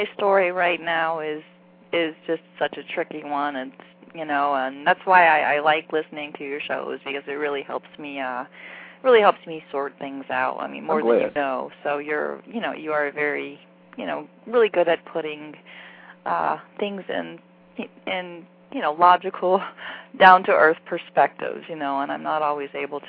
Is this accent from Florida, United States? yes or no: yes; Florida, United States; Hey, I'm from Florida originally.